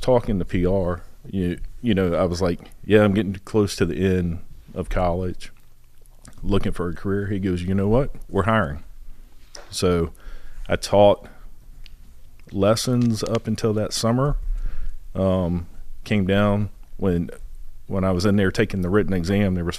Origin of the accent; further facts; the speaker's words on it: Hampton, Virginia, United States; Yeah, so growing up in Hampton, grew up across the street from a retired major, Major Williams of the Hampton Police Department.